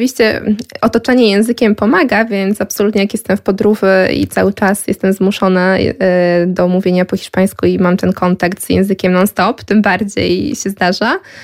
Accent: Skierniewice, Łódź Voivodeship, Poland; ja pochodzę ze Skierniewic, więc nie jest to najmniejsze miasto, no ale nie jest to Warszawa, Łódź, Kraków czy Gdańsk.

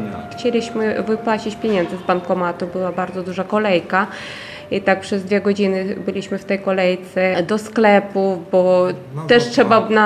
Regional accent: Ukraine; Polish is a second language; moved away as an adult; now in Poland; Przyjechałam z Ukrainy, kiedy wybuchła wojna. Przyjechałam wraz z dziećmi, ze swoimi rodzicami.

